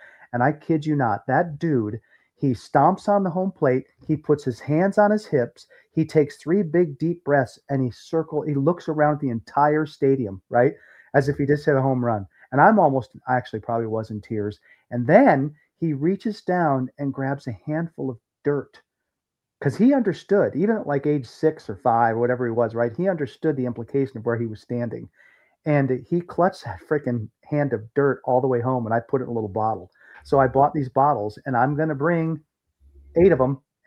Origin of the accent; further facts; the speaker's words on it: Midwest, United States; I grew up in the Midwest, right?